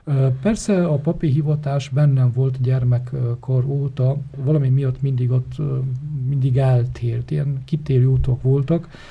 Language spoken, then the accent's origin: Hungarian; Faraoani, Bacău County, Romania; Hát ott nevelkedtem, ott ugye Bákó megyében, Bákóvárosban születtem, nevelkedtem a Forrófalván, ugye nagyon sokáig. Ott jártam az iskolát 10 évig